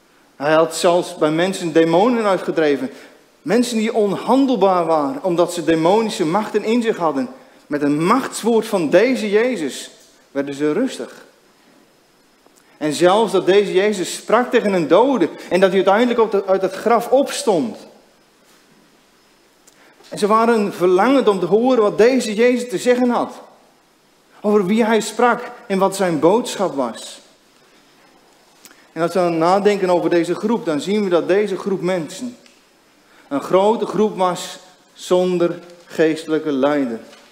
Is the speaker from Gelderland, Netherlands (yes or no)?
no; Urk, Flevoland, Netherlands; En wij komen van Urk